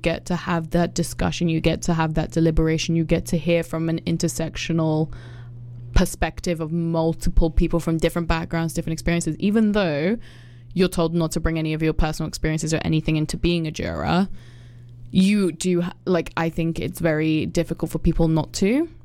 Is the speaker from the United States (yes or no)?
no; England, United Kingdom; I'm obviously from England